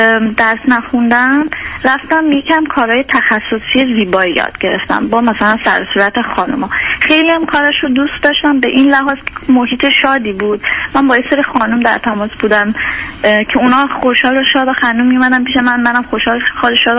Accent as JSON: {"language": "Persian", "country": "Iran", "moved": "as an adult", "said": "من تو سن کنکورم مهاجرت داشتیم، بعد موفق نشد دوباره برگشتیم ایران"}